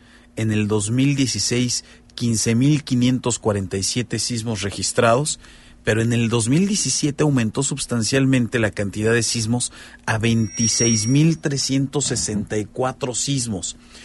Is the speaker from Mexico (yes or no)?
yes; Mexico; Y esa impunidad es la que nos lastima como mexicanos.